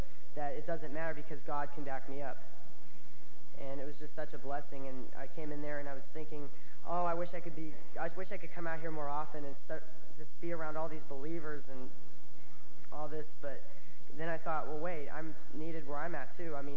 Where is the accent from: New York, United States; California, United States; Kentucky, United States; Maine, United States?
California, United States; I'm 19 and I'm from California.